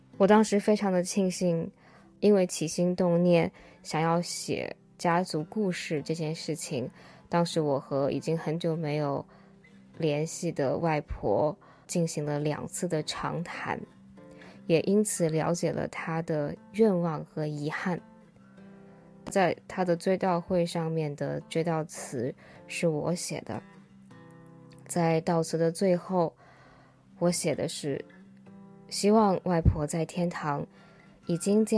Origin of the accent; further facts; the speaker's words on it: Guangdong, China; now in United States; 我其实自己也是这几年来到美国之后，才对自己作为潮汕人的身份认同更加深刻了起来。